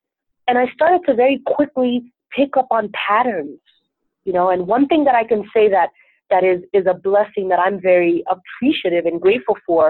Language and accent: English; Venezuela; born there; first language Spanish; English is a second language; Latina women of African-American descent, which is what I am, because although I was born in Venezuela, Spanish is my first language. I'm very proud of where I'm from. My parents are actually from the Caribbean. They were born in Haiti.